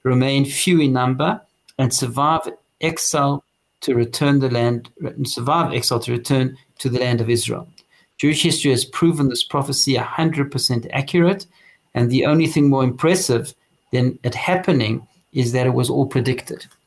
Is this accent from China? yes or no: no; South Africa; And, of course, there are very strong connections we have as South African Jewry to the Tales Yeshiva, and we as South African Jewry have benefited greatly